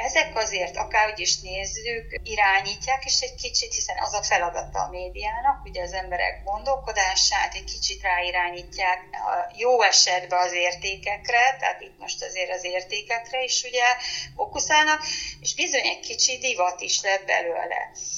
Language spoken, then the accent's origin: Hungarian; Hungary; amitől mi magyarok vagyunk, miért ne jelenhetnének meg azok a motivumok.